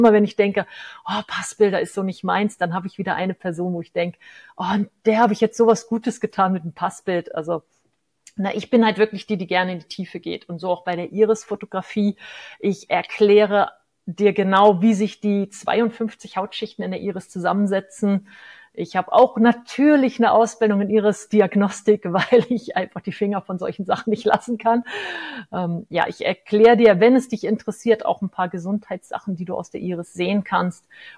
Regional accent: Kiel, Schleswig-Holstein, Germany; Du wohnst ja in meiner Ursprungsstadt, also wo ich geboren bin, in Kiel. Ich komme ja ursprünglich aus Kiel.

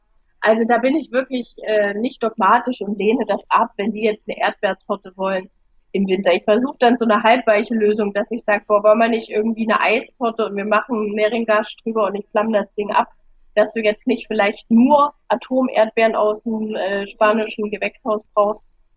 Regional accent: Germany; Weißt du, wenn ich als Deutsche mit Kardamom arbeite, boah, was bin ich da vorsichtig und unsicher und dieses.

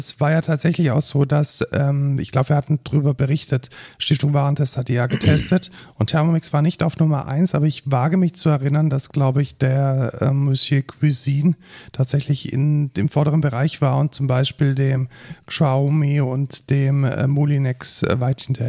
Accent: Baden-Württemberg, Germany; als Schwabe kann man Fuß und Bein nicht auseinanderhalten.

